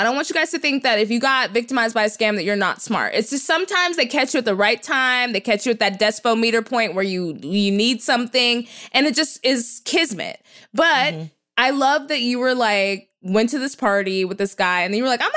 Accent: Texas, United States; nah, I'm from Texas.

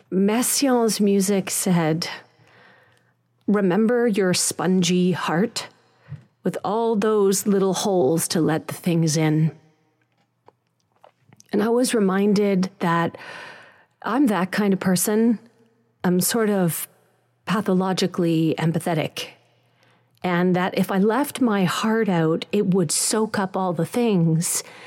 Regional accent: Pakistan; I mean, I'm Pakistani. South Asians know my provenance from a mile away as something to do with the shape of my nose and my moles

